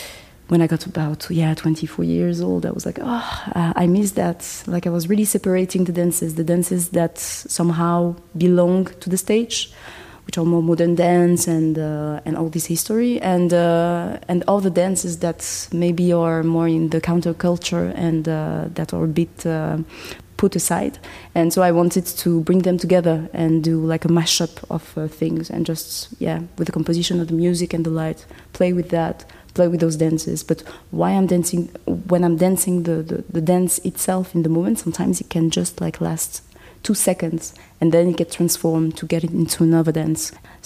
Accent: Toulouse, Occitania, France; English is a second language; For myself, I was born and raised in France, but in Toulouse, where I grew up in south of France

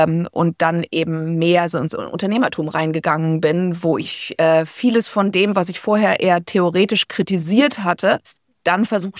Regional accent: Hamburg, Germany; wie ich aufgewachsen war in Hamburg, in der deutschen Kultur so der 70er Jahre

